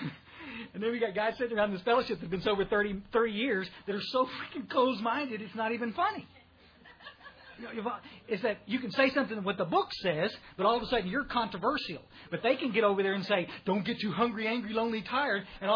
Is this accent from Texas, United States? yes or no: yes; Texas, United States; also born or lived in Odessa, Texas; I was born out in West Texas, out oil field trash, and we moved to the hill country